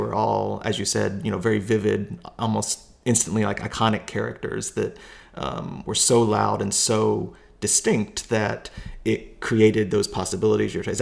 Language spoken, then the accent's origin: English; Kentucky, United States; I had never left my home state of Kentucky outside of, you know, vacations to, like, Florida or something.